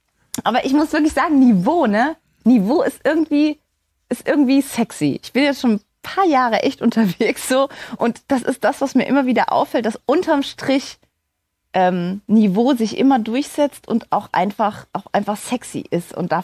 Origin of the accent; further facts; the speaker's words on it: Saarland, Germany; in meinem Heimatland, in meinem Heimatbundesland, dem Saarland, habe ich den Song zum ersten Mal gehört